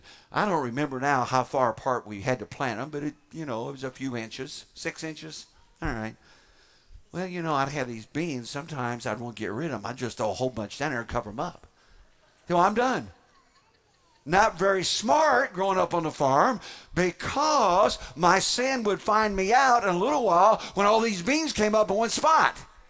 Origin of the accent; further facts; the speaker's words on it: Indiana, United States; Now, I grew up in Indiana.